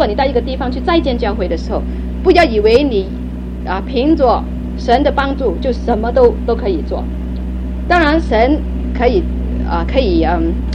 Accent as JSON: {"language": "Chinese", "country": "Hong Kong", "tie": "born or raised there", "also_born_or_lived": "Canada", "said": "那个时候我们都是在香港是念英文学校"}